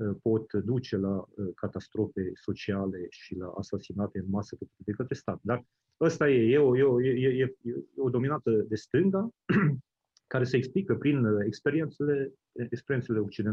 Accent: Transylvania, Romania; accent: Transylvanian; Deci eu sunt originar din Transilvania, din Transilvania. Okay. Și cred că accentul meu e mai mult ardelenesc decât...

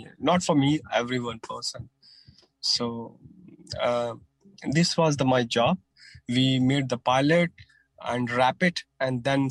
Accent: India; English is a second language; I'm from India.

